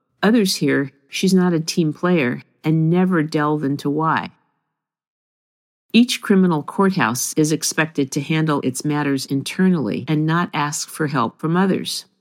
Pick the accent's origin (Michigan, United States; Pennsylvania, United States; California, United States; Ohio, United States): California, United States; Los Angeles; I grew up on the West Side, went to UCLA on the West Side, raised my family on the West Side, and still lived on the West Side.